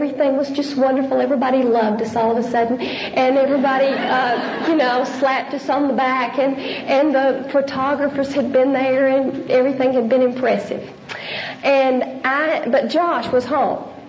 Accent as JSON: {"language": "English", "region": "Arkansas", "country": "United States", "tie": "born or raised there", "lives_now": "Dallas, United States", "said": "I grew up in Fort Ice, Arkansas."}